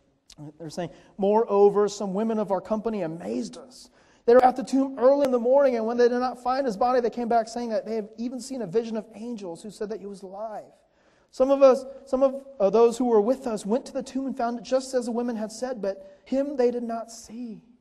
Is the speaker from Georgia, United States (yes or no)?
yes; East Cobb, Georgia, United States; my family, we grew up over in Cobb County, and the nearest mall to us when we were growing up in East Cobb was Cumberland Mall